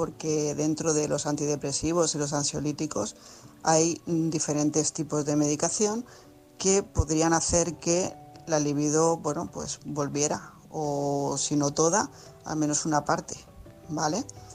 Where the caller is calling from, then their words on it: Tarragona, Catalonia, Spain; corresponsal de Tarragona